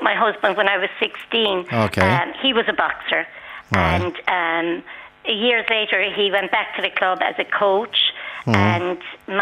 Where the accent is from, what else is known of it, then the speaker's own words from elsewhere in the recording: Limerick, Munster, Ireland; I come from Limerick.